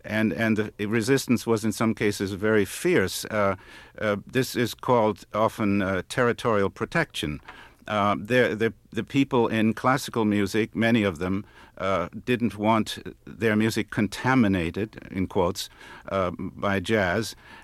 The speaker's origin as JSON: {"language": "English", "region": "New York", "country": "United States", "tie": "born or raised there", "said": "I, as a teenager, was growing up in New York"}